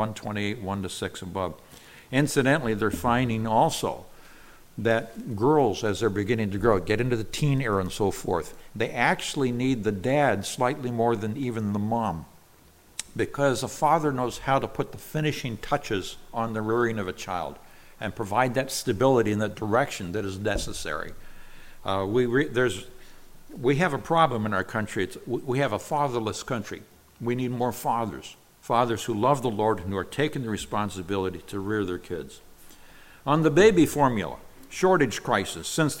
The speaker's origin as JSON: {"language": "English", "region": "California", "country": "United States", "tie": "born or raised there", "said": "We had, in the home church that I was raised in California, we had a lady."}